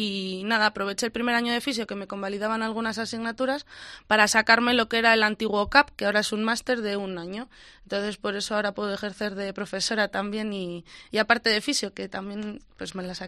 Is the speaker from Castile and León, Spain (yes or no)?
yes; Valladolid, Castile and León, Spain; also born or lived in Palencia; yo soy de Valladolid, entonces estuve allí hasta junior de segundo año, que fue el año que se fusionó UBA Ponce, y primer año de senior me vine aquí, a Palencia. Y el siguiente año fue cuando me volví a Valladolid